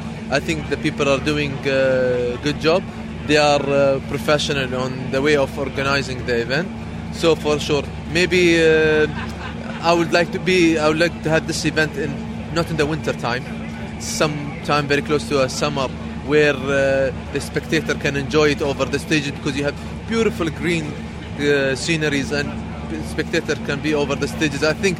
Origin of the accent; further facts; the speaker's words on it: Abu Dhabi, United Arab Emirates; I would like to show them what kind of people we are from Abu Dhabi, and the people of Abu Dhabi, how they are.